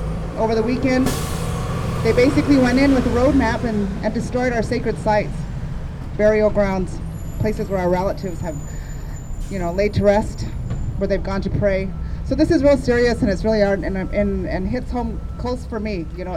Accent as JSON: {"language": "English", "town": "Rosebud", "region": "South Dakota", "country": "United States", "lives_now": "New Orleans, United States", "said": "I'm a Sichangu Lakota. I'm from Rosebud, South Dakota, and live here in New Orleans with my family and my kids"}